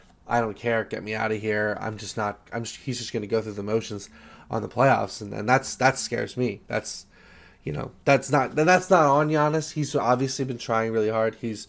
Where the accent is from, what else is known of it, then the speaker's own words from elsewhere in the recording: Maryland, United States; And, you know, I'm from Maryland, so that's high praise for me.